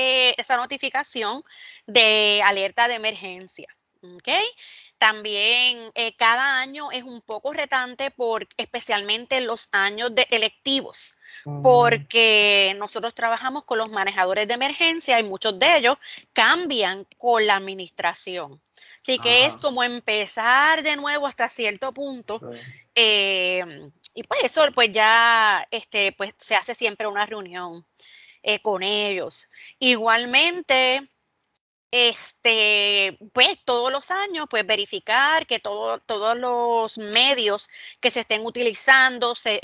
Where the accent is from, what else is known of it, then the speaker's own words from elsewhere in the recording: Puerto Rico; a lo largo de nuestra historia como puertorriqueños